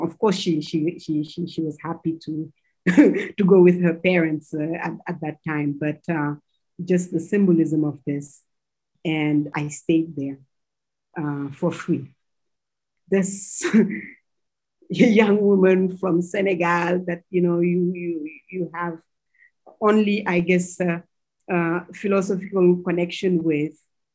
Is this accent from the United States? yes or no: no; Mali; the year before was my first trip to the US, 1996. We came from Mali